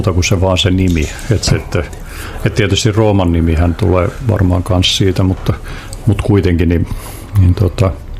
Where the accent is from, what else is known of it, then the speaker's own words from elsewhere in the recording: Piikkiö, Southwest Finland, Finland; mä olen varttunut kirjastossa käytännössäni lapsena Piikkiössä kotiseudulla